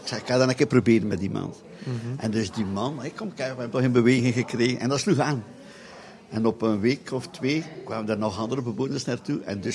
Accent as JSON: {"language": "Dutch", "town": "Overschelde", "region": "Flanders", "country": "Belgium", "said": "Maar aangezien is dat ik van Overschelde ben, richting het kasteel van Laarne"}